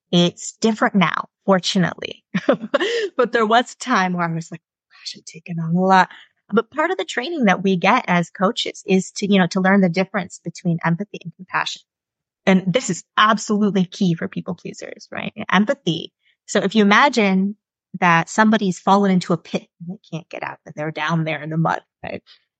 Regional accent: Michigan, United States; obviously the States, because I'm originally from Michigan, but yeah, all over the world.

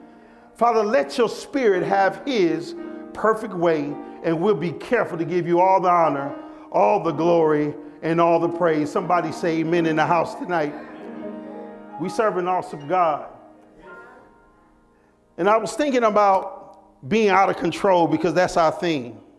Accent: Rochester, New York, United States; A little bit about myself. I grew up in Rochester, New York.

